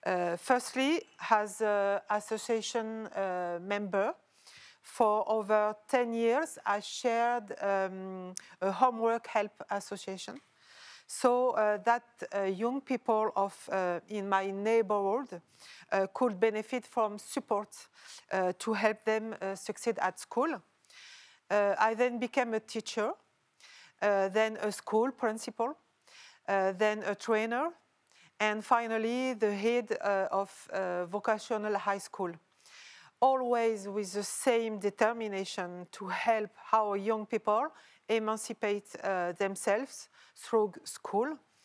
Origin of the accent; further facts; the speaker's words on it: Aulnay-sous-Bois, Île-de-France, France; Yes, I grew up in Aulnay-sous-Bois in the Cité des 3000.